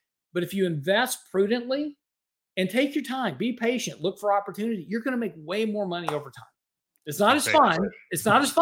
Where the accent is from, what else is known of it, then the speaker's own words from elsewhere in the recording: Houston, Texas, United States; I'm from Houston, so Texans aren't playing.